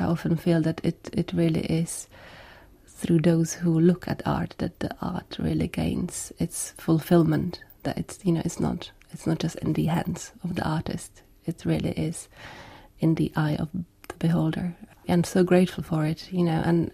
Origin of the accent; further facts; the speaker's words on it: Hradec Králové, Hradec Králové Region, Czechia; we continued on to my hometown, which is Hradec Králové